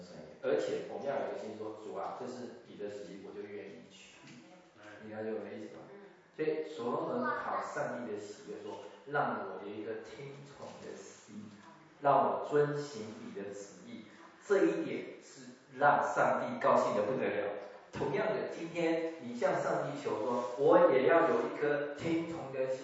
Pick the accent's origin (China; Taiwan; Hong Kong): Taiwan; 尽管我们都是在台湾成长，生在台湾，长在台湾